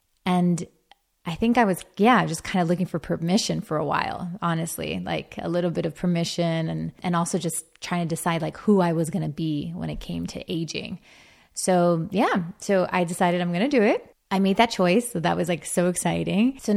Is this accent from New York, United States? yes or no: no; Miami, Florida, United States; And it's funny because I'm from Miami. So obviously it's like the capital of plastic surgery and all that.